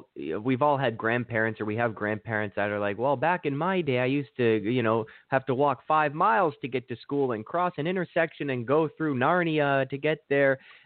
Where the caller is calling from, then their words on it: Toronto, Ontario, Canada; I'm calling from Toronto